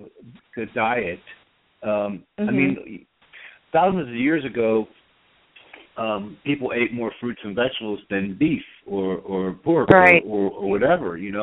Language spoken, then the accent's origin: English; Philadelphia, Pennsylvania, United States; So, I'm from Philadelphia. I'm Italian, born and raised, and, I grew up on bread and, homemade pizza and homemade.